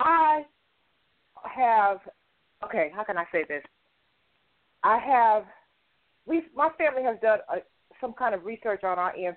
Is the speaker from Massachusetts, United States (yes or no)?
yes; Boston, Massachusetts, United States; And then I'm from Boston, because after people passed on, the family dispersed to try to raise all the children that were left from their parents passing on.